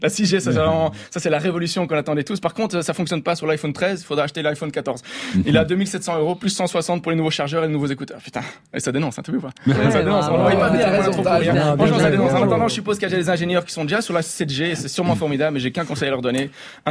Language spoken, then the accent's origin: French; Belgium; Je viens de Belgique, hein. On prononce pareil.